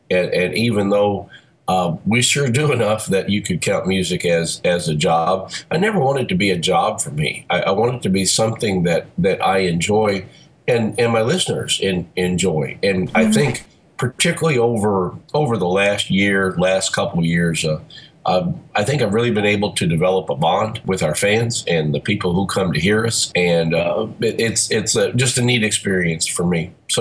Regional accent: Vienna, United States; I spent 31 years as a high school teacher here in my hometown of Vienna, the University of Vienna.

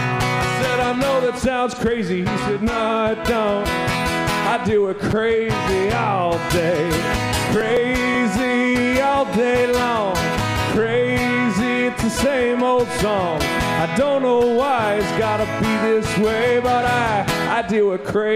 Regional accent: New York, United States; because I'm originally from New York, I swore at him and hung up. Now, obviously, I'm from Western New York, which is true.

